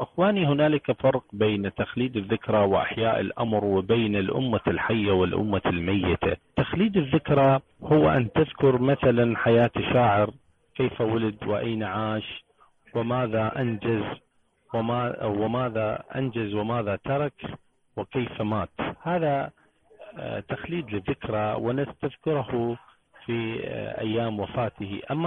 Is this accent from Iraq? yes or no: yes; Iraq; من العراق